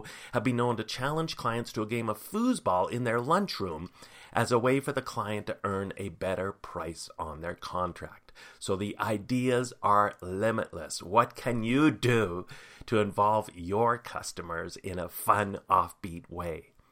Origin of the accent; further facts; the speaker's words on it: Canmore, Alberta, Canada; The Iron Goat in my hometown of Canmore here, Iron Goat Bar and Restaurant, fabulous place